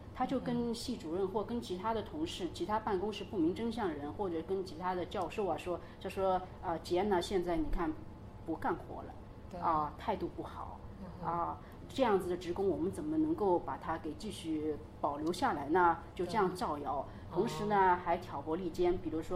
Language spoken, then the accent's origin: Chinese; China; 我们中国人而且有一个习惯